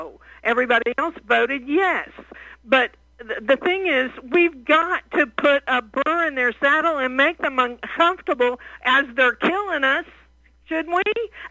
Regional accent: Oklahoma, United States; and I'm from Oklahoma, where we all used to, you know, back, I wasn't alive at that time, but the West was the Wild West

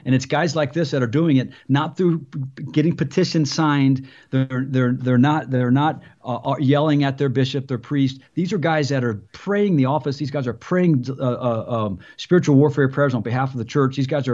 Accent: Ohio, United States; Again, I said in one of my conferences, I'm from Ohio.

